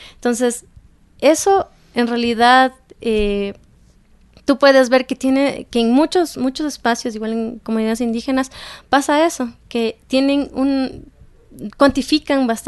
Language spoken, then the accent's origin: Spanish; Ecuador; es un logro para nosotros como ecuatorianos en realidad